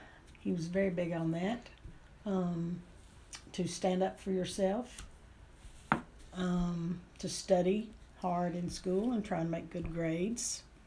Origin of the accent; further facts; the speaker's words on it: Knoxville, Tennessee, United States; also born or lived in Detroit, United States; I was born in 1949 in Knoxville, Tennessee.